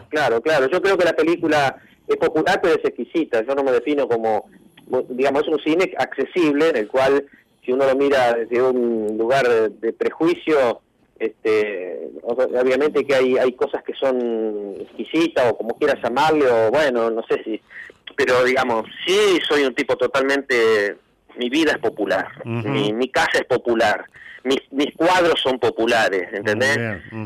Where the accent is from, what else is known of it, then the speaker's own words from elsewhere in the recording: Argentina; yo me considero muy argentino